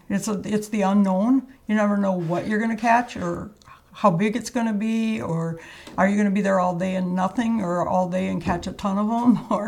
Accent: Hancock, Wisconsin, United States; Okay, I grew up in Hancock, Wisconsin.

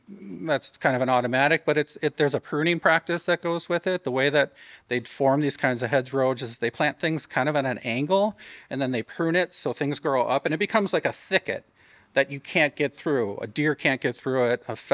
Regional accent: Wisconsin, United States; also born or lived in Connecticut / Minneapolis / Georgia; Though originally I'm from Wisconsin. I grew up here. The zones are similar.

